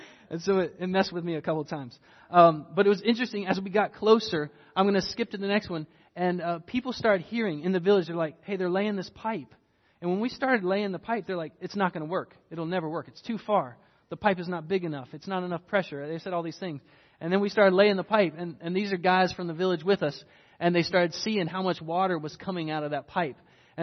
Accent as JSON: {"language": "English", "region": "North Carolina", "country": "United States", "said": "I'm from North Carolina."}